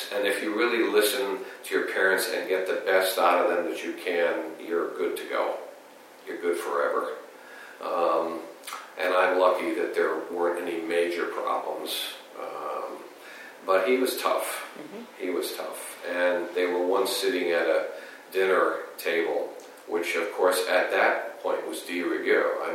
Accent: Waterbury, Connecticut, United States; born there; I was born in Waterbury, Connecticut, at Waterbury General Hospital.

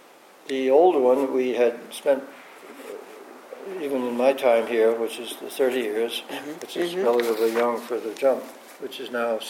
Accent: Keene, New Hampshire, United States; it reminded me exactly of where I grew up in Keene, New Hampshire.

